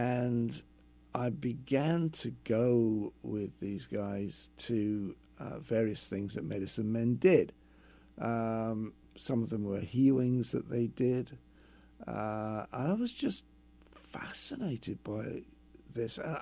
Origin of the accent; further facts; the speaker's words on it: London, United Kingdom; But being an Englishman from London was just strange enough to get me through the door.